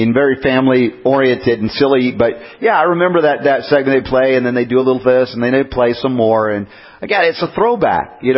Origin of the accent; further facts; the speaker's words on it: New York, United States; also born or lived in Georgia; I did, but being a New Yorker